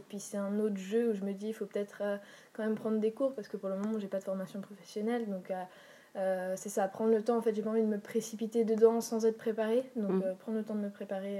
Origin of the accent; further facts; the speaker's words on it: Switzerland; je suis une Suisse un peu ratée, je suis désolée.